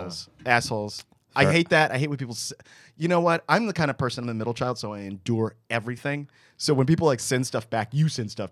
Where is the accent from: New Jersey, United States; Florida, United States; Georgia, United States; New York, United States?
New York, United States; I am a New Yorker, so I resent other people's happiness.